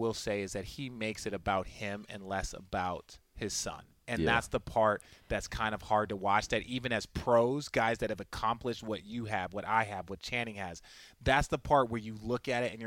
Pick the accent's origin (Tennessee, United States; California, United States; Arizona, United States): Arizona, United States; Phoenix; Now, I grew up in Phoenix.